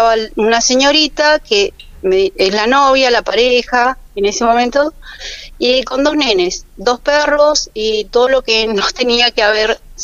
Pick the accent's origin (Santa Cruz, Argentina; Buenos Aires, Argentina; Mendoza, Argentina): Santa Cruz, Argentina; Río Gallegos; Mira, yo vivo en Río Gallegos, soy de Río Gallegos, tengo mi casita acá en el Calafate